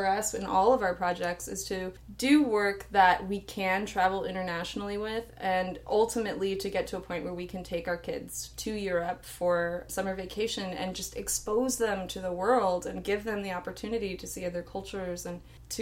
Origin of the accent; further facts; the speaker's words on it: California, United States; because I grew up poor and in the Bay, and I mean, we were just like a struggling working class family.